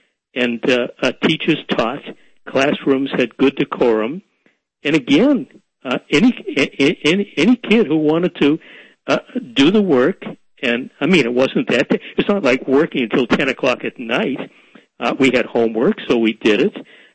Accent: Boston, Massachusetts, United States; I grew up in Boston, by the way. I grew up in Roxbury. My first few years during the Depression, my parents lived with my maternal grandparents in Dorchester. And then for 16 years, we lived in Roxbury.

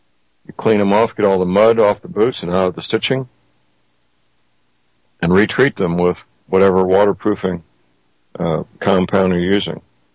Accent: Missouri, United States; I know in St. Louis County, Missouri, my hometown, they've done that.

